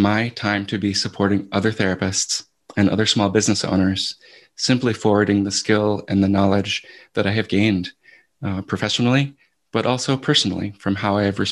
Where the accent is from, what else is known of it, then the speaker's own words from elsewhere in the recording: Providence, Rhode Island, United States; I think of my teachers from high school in Providence. I grew up in Rhode Island, one of whom is still alive, and my connection to him.